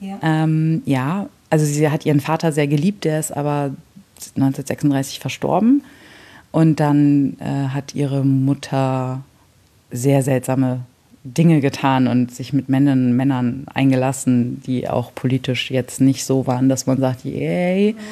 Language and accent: German; Hanover, Lower Saxony, Germany; Und da meinte ich, naja, so Hannover. Und dann hat sie immer genauer nachgefragt, bis ich ihr irgendwann meinen Geburtsort quasi genannt habe.